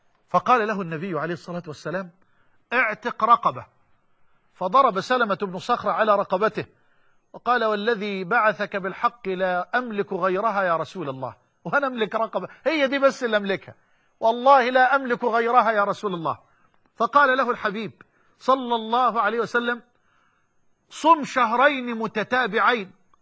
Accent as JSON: {"language": "Arabic", "country": "Egypt", "said": "دلو يعني إناء كده بيسموه عندنا في مصر الجردل"}